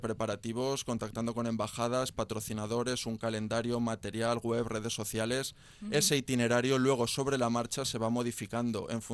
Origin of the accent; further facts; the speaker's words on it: Spain; Soy el primer español en hacerlo en la historia.